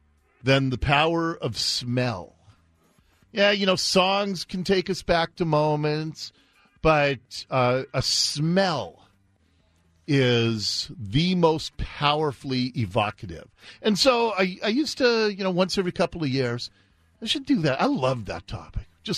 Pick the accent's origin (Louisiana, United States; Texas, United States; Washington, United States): Washington, United States; Seattle; the old house that I grew up in Ballard, we had an old oil furnace.